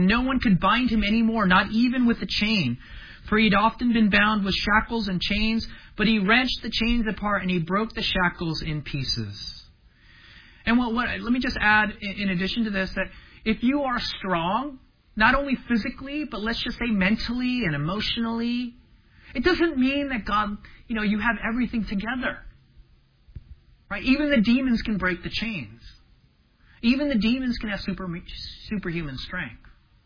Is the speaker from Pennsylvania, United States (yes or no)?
no; Hacienda Heights, California, United States; when I tell people that I grew up in Hacienda Heights, you know, and they're from New York City, and they have no idea where Hacienda Heights is. So I just tell them L.A.